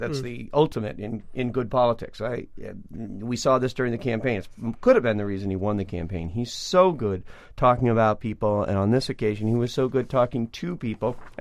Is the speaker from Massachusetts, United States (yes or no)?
yes; Massachusetts, United States; because I'm from Western Mass and actually used to commute every day to downtown Springfield.